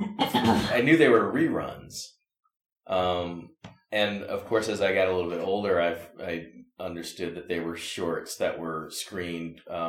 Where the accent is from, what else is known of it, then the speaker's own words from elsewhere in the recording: Illinois, United States; And being a black kid growing up in Midwestern Illinois and watching these cartoons over time, you know, what did that do to shape the ways in which I see the world?